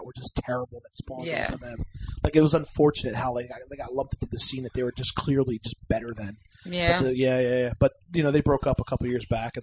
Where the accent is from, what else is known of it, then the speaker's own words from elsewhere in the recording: Florida, United States; I'm from Florida.